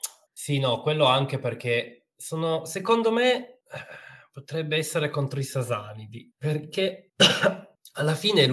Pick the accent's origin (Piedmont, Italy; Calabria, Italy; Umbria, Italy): Piedmont, Italy; Allora, io sono piemontese. E noi piemontesi abbiamo uno dei pochi detti legato